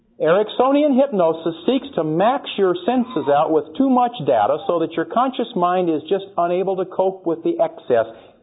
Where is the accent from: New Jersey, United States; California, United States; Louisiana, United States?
California, United States; Santa Monica; I was born in Santa Monica. From where I was born and grew up, you could about take a handful of buckshot and hit every studio in the L.A. area.